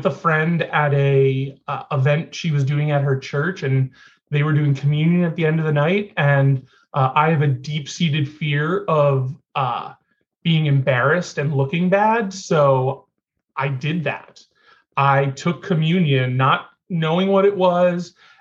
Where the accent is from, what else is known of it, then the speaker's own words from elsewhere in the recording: West Palm Beach, Florida, United States; Oh, wow. I grew up in West Palm.